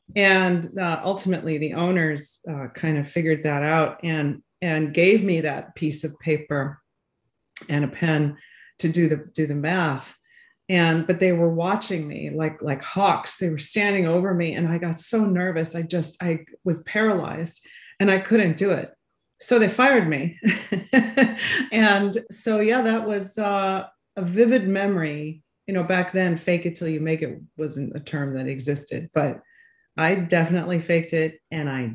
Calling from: Manhasset, New York, United States

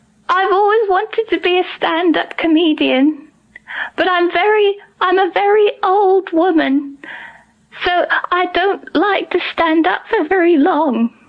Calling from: London, United Kingdom

